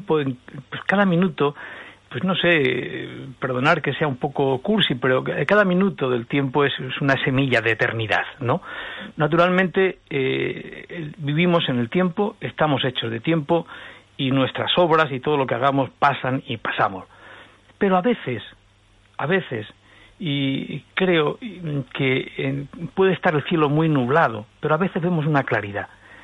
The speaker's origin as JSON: {"language": "Spanish", "country": "Spain", "said": "ese ataque a la nación, a lo que somos, a los españoles"}